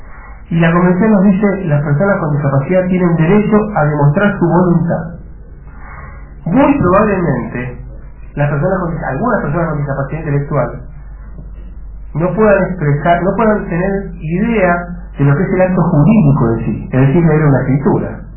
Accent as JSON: {"language": "Spanish", "region": "Buenos Aires", "country": "Argentina", "said": "yo vengo de allá de Buenos Aires"}